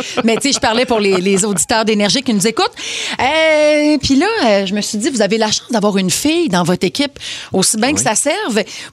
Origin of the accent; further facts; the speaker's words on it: Quebec, Canada; j'étais super fière d'être canadienne. Je disais à tout le monde, moi, je viens du Québec